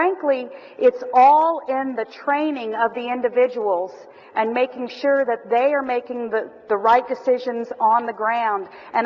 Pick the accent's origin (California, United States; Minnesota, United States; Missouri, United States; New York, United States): Missouri, United States; Branson; I'm actually from Branson, and my whole family still lives there